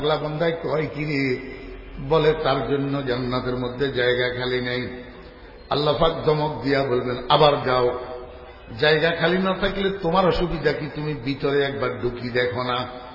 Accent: Bangladesh; আমার ভাইরা দোস্ত আপনারা আমরা যারা বাংলাদেশি অশিক্ষিত আমরাও তো আল্লাহর রহমতে ফুটতে পারব, পারব না?

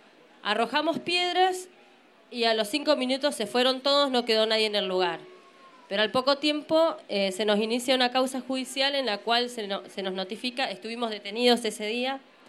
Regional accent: Neuquén, Argentina; Nosotros venimos de Neuquén, somos parte del pueblo mapuche, venimos con otra comunidad vecina de la zona nuestra

